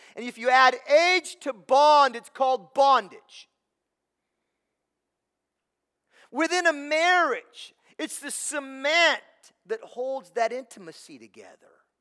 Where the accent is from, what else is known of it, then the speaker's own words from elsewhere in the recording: Tillamook, Oregon, United States; showed up at my house at 9:15 at night with a warm pie and Tillamook ice cream, because she knew I was from Tillamook. She's honoring my culture.